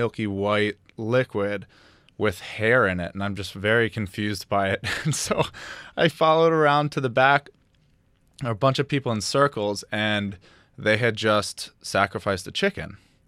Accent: Chicago, Illinois, United States; now in Miami, United States; I came from Chicago to go to University of Miami, and I'm a musician.

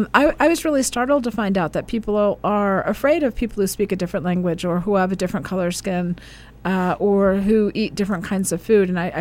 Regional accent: Washington, District of Columbia, United States; Well, I grew up in Washington, D.C., and in Washington, D.C., I was always surrounded by people speaking many languages

